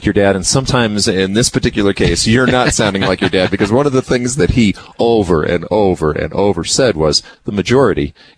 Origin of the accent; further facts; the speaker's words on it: the West, United States; we're from the West. It's pretty dry here.